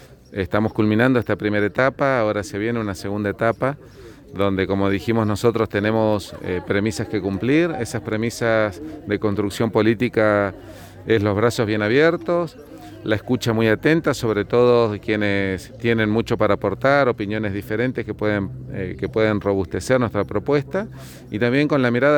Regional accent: Andacollo, Neuquén, Argentina; para mí es un orgullo estar en Andacollo, que es mi pueblo natal, ¿no? Desde acá todo ha partido y desde el norte neuquino

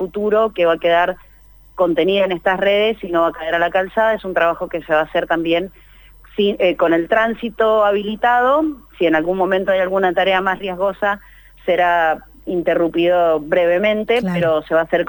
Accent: Mendoza, Argentina; now in Buenos Aires, Argentina; Nosotros somos, sí, con la administradora general somos mendocinas, ahora instaladas en Buenos Aires

